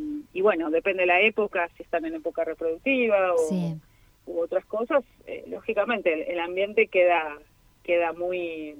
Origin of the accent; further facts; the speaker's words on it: Buenos Aires, Argentina; accent: porteño; moved away; por mi acento se darán cuenta que soy porteña, sí, pero hace mucho tiempo que no vivo allá.